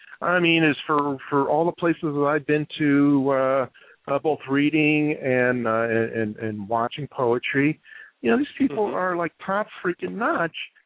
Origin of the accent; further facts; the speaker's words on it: New York, United States; It being a New Yorker, it reminds me of New York in that it's a walking neighborhood with a real sense of community.